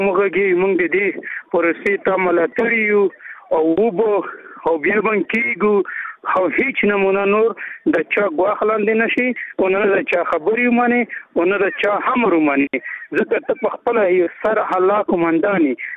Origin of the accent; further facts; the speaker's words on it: Afghanistan; موږ ټول افغانان یو، موږ په افغانستان په نامه باندې خلک پېژنې